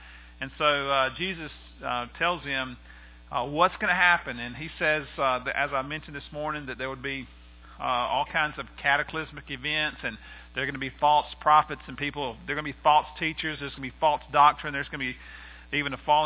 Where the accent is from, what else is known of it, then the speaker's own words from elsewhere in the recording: Americus, Georgia, United States; I remember even as a small kid, I was from Americus, and so we thought Jimmy Carter, we met Jimmy Carter, we knew Jimmy Carter